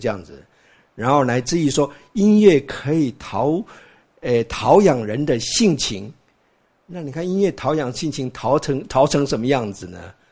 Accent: Taiwan; 就变成我们台湾话所说的，跟他跟着他起舞，

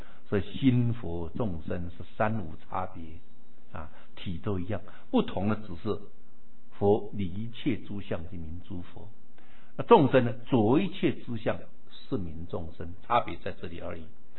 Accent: China; 那我们中国人分成二六十中，昼六十，夜六十啊

